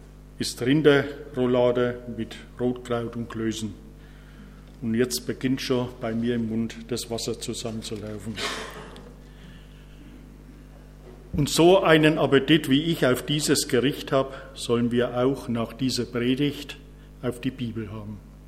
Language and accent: German; Thuringia, Germany; Südthüringen grüßt Oberfranken. Wobei ich ehrlich sagen muss, ich mich nicht als Thüringer fühle, sondern als Oberfranke südlich des Rennsteigs. Wir sagen, wir sind Oberfranken.